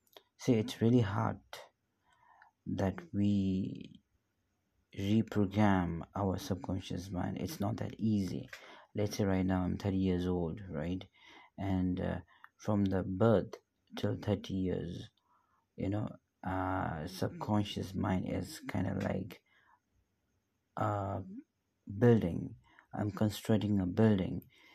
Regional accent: Bhutan; I'm from Bhutan.

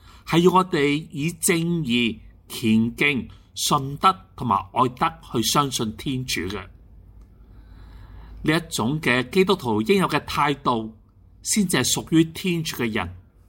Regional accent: China; 就好像我们中国人所说的，人之将死，其言也善。

